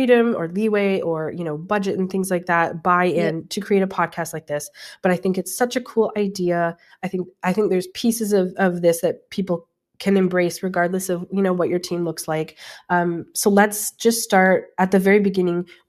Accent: Vancouver, British Columbia, Canada; And growing up in Vancouver

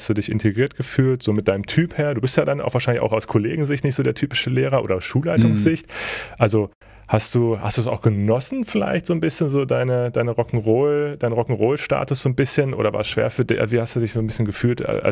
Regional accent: Göttingen, Lower Saxony, Germany; also born or lived in Cologne; Ich komme ja aus Göttingen, ne? Kleinerer Stadt, und dann so nach Köln, so als Student

